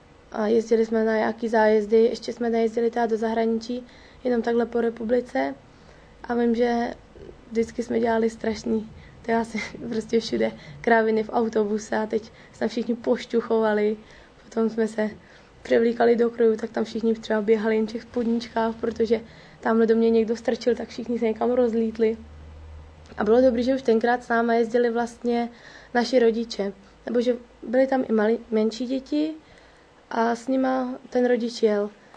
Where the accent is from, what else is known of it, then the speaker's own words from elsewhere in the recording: Vejvanovice, Pardubice Region, Czechia; já nejsem tady místní z Chrudim, já jsem z Vejvanovic. To je malá vesnička tady poblíž.